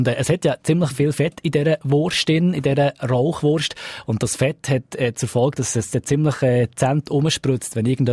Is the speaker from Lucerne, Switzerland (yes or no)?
no; Bern, Switzerland; als Berner muss man ja sagen, es ist fast eine Loserwurst geworden